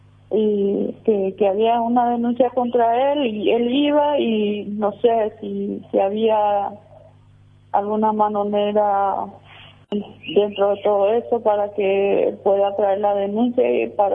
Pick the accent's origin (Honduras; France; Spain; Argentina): Argentina; la primera vez que vine de Argentina, le conozco por la primera vez